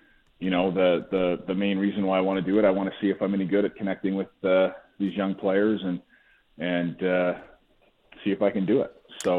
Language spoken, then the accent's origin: English; Tsawwassen, British Columbia, Canada; I grew up in Tawasin